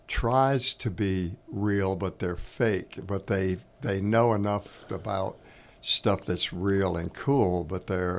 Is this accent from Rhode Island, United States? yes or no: yes; Rhode Island, United States; born there; I went to school. I was born in Rhode Island.